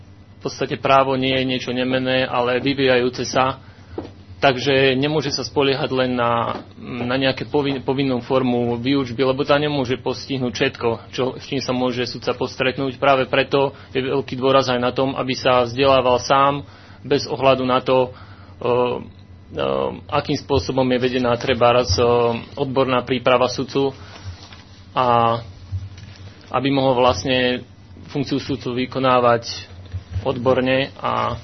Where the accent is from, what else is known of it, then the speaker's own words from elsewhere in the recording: Banská Bystrica, Banská Bystrica Region, Slovakia; pochádzam z Banskej Bystrice.